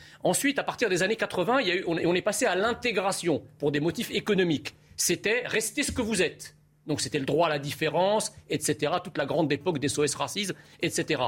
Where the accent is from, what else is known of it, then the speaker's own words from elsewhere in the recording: France; Dans le public, je suis un Français pur produit de l'assimilation républicaine.